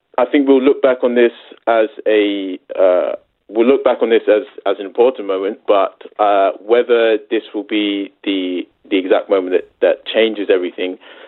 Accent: Cheltenham, South West England, United Kingdom; Growing up in Cheltenham, there weren't really a lot of faces that resembled my own growing up

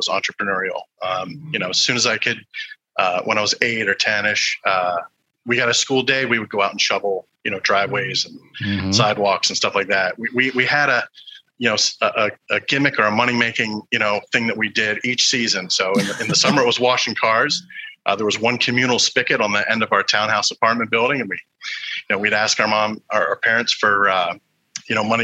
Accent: Enola, Pennsylvania, United States; I grew up just outside of Harrisburg, Pennsylvania. Tiny little town called Enola, just across the river. It's between Harrisburg and Carlisle, if you're familiar.

